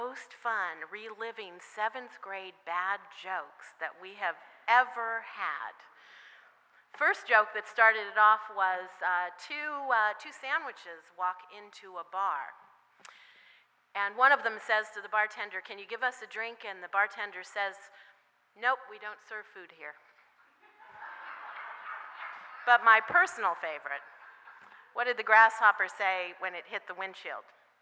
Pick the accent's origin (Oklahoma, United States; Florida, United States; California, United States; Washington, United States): Washington, United States; I grew up with that in Washington State